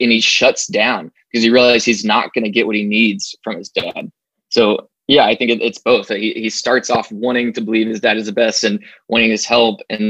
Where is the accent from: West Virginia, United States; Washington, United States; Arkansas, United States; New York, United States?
Arkansas, United States; now in Los Angeles, United States; I moved out to LA with the sole focus being just acting. And then, you know, I moved out here from Arkansas